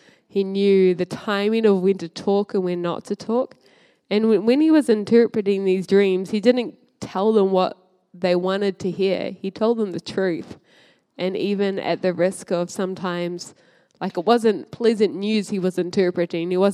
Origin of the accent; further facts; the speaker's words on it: Western Province, Papua New Guinea; also born or lived in PNG; I'm a Bamu lady. I'm from Bamu. I'm from lots of places in PNG, but I like the Bamu.